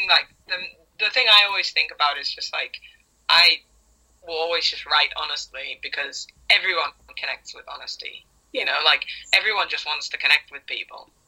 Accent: Newcastle, North East England, United Kingdom; I played a big packed out headline show in Newcastle, like my hometown audience, and it was absolutely lush.

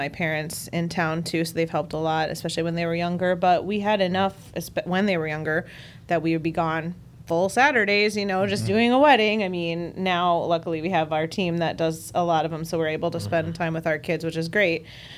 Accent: Rochester, Minnesota, United States; also born or lived in East Coast; I grew up in the on the East Coast, and then Mayo Clinic moved our family out to Minnesota in 91, so I was like 10. And so then I pretty much, I pretty much grew up in Rochester, so this is kind of my hometown.

